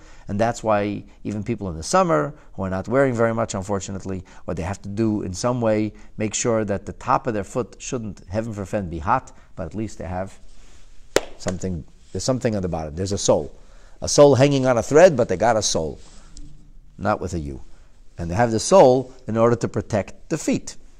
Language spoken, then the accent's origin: English; New York, United States; I'm from New York. Nobody takes off the shoes in New York.